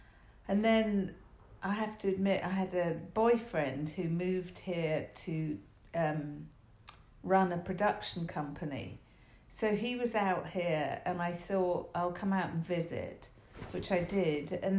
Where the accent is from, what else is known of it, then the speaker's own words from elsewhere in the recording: London, United Kingdom; now in United States; I grew up in London, as you know, and with an American father, and I had an American passport